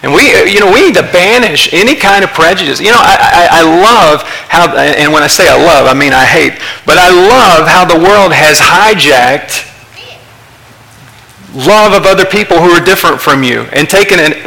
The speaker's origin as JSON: {"language": "English", "region": "Texas", "country": "United States", "said": "And you know, I'm from Texas."}